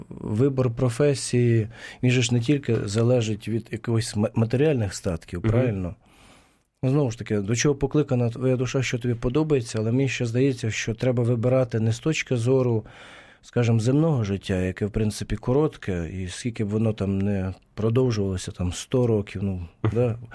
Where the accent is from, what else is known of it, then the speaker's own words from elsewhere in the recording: Pochaiv, Ternopil Oblast, Ukraine; Ну, родом я з Почаєва, Західної України.